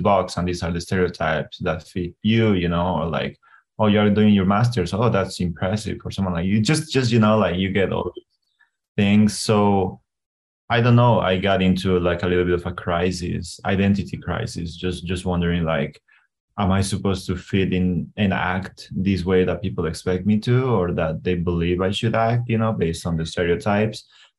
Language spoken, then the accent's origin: English; Bolivia; English is a second language; And I was like, oh, I'm from Bolivia. He was like, oh, you're Bolivian.